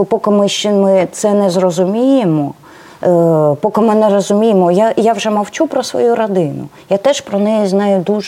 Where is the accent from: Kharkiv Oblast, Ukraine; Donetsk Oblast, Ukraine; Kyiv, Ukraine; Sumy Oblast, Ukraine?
Donetsk Oblast, Ukraine; Kramatorsk; born there; first language ru; Ukrainian is a second language; also born or lived in Dnipro / Crimea; дійсно була вихована на російській літературі, я дійсно російськомовна, і я народилась в Краматорську, потім був майже десь, Дніпропетровськ, де я навчалась, потім було 10 років я працювала в Криму. Середа моя була російськомовна